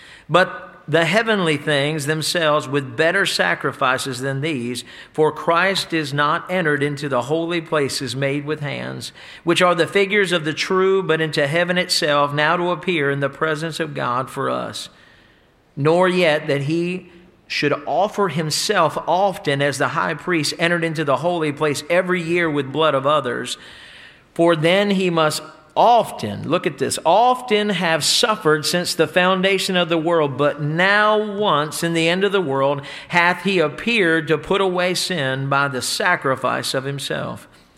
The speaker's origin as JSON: {"language": "English", "region": "the South", "country": "United States", "said": "And I'm from the South far enough to tell you I was Baptist born and I was Baptist bred."}